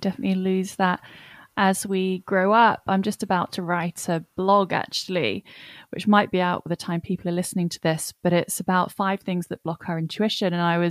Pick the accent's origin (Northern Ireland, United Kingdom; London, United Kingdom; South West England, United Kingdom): South West England, United Kingdom; born there; I was born in Cornwall, so was my brother, so was my sister. My grandparents still live there. So we have a huge connection to Cornwall.